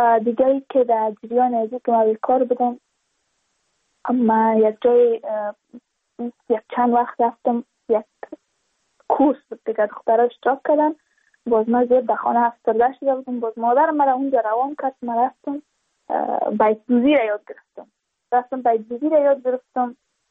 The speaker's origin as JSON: {"language": "Persian", "region": "Badakhshan", "country": "Afghanistan", "said": "چون ما از بدخشان هستیم. یعنی منطقای دور دستش"}